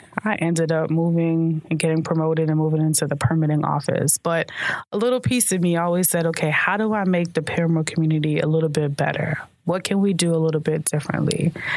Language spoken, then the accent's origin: English; Brooklyn, New York, United States; born there; now in Kissimmee, United States; I was born in Brooklyn. I moved to Poinciana, Central Florida in 2000. And I've been here ever since.